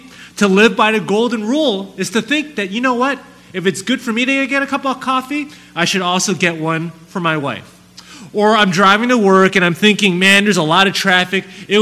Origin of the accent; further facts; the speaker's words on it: Chicago, Illinois, United States; also born or lived in McKinley Park; I'm actually born and raised here in Chicago. I grew up in the Bridgeport neighborhood, but moved to McKinley Park in high school, and I have lived there ever since.